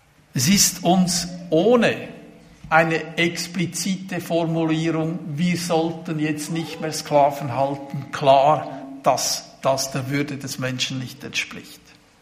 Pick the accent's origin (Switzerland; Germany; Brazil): Brazil; weißt du, ich komme aus Brasilien und habe Folgendes erlebt.